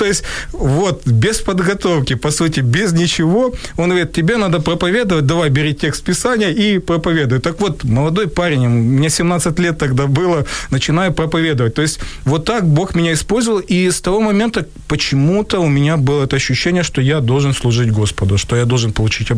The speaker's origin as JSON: {"language": "Russian", "town": "Pervomaisk", "region": "Mykolaiv Oblast", "country": "Ukraine", "tie": "born or raised there", "said": "в моем родном городе Первомайске Николаевской области."}